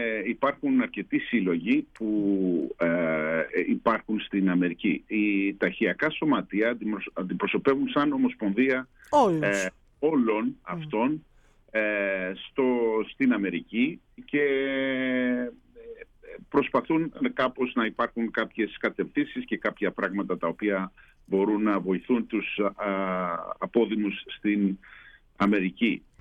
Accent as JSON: {"language": "Greek", "town": "Chios", "region": "North Aegean", "country": "Greece", "said": "εδώ στην Χίο, και με έκανε να κάνω το όνειρό μου πραγματικότητα και να επιστρέψω στον τόπο μου που αγαπάω τόσο πολύ."}